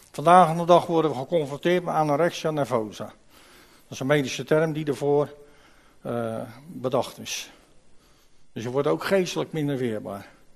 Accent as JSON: {"language": "Dutch", "country": "Netherlands", "said": "Dan dacht ik natuurlijk, gelijk als Hollander natuurlijk, ja, pff, die vader heeft poen genoeg."}